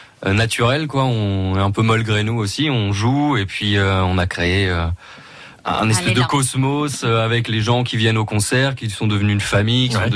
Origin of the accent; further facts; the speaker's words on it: Lille, Hauts-de-France, France; now in Saint-Valery-sur-Somme, France; Ouais, moi, je suis de Lille. Je suis arrivé sur la côte Picarde en 2014, quoi. Donc ça fait 5 ans maintenant que je suis à Saint-Valery-sur-Somme.